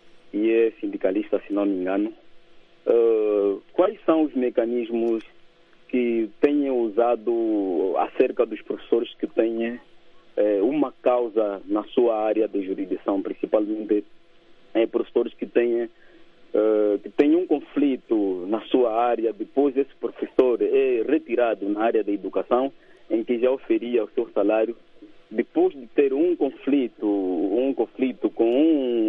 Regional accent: Kaungula, Lunda Norte, Angola; born there; que está na área do município do Kaungula, isto é na comuna do Camachilo e na regidoria do Papo, onde eu nasci.

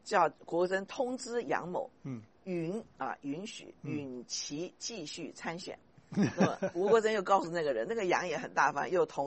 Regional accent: China; now in Taiwan; 因为我们外省人就是从大陆来的，外省只占人口13%，

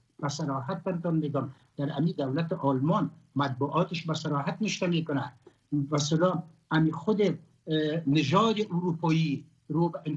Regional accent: Afghanistan; من در افغان هستم، از افغانستان هستم، اونجا زادگاهیم است

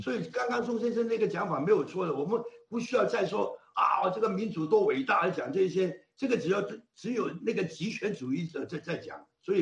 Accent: Hong Kong; 那像我们香港人这些土生土长的香港人，包括我这些这个在文化上面是100%一个中国人的人

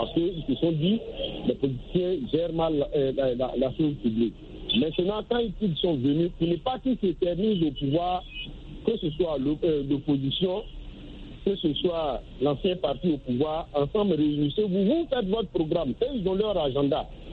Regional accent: Côte d’Ivoire; comme chez nous en Côte d'Ivoire, on le dit, faut qu'ils mettent de l'eau dans leur vin

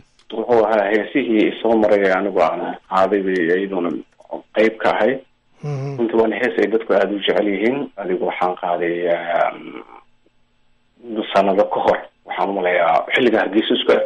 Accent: Lafoole, Lower Shabelle, Somalia; also born or lived in Mogadishu; Anigu waxaan ku dhashay Muqdisho, laakiin nolosheeda intii badneyd waxaan kusoo qaatay deegaankaas Lafoole.

